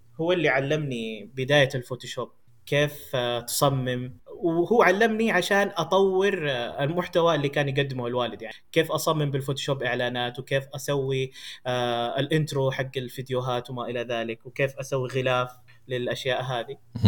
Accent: Ha'il, Ha'il Province, Saudi Arabia; Arabic is a second language; also born or lived in India; من الهند, مواليد السعودية, ولدت في حائل, والحمد لله يعني تعلمت هنا كلغة, يعني تعلمت هنا وتربيت هنا ببيئة سعودية تعتبر.

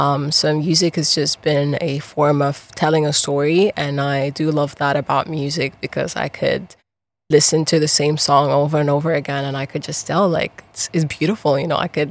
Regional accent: Egypt; I'm from Egypt, born and raised.

